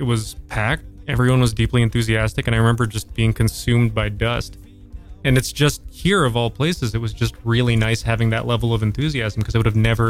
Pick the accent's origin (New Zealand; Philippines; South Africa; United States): Philippines; I'm Filipino.